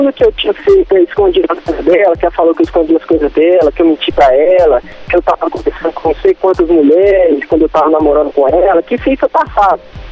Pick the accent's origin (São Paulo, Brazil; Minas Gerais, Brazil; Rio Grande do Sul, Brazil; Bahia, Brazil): Minas Gerais, Brazil; Contagem; Eu sou de Contagem.